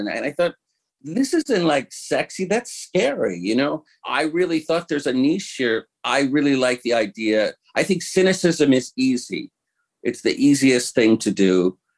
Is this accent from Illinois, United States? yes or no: yes; Chicago, Illinois, United States; now in Los Angeles, United States; I came to Los Angeles from Chicago, right from the suburbs, but a little bit of this, you know, wide-eyed hayseed.